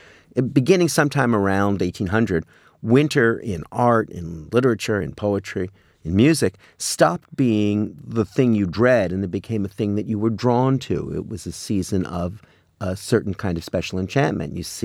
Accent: Montreal, Quebec, Canada; now in Miami Beach, United States; I was raised in Canada, in Montreal, which is, I suppose, one of, if not the coldest big city in the world. We get 6 feet of snow every year.

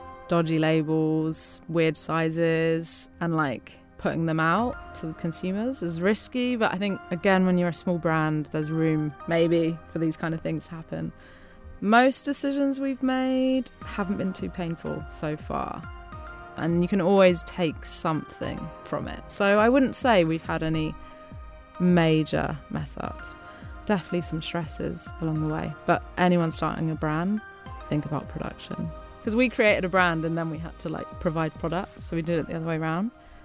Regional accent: Italy; I'm from Italy and we shot our first movie in Italy

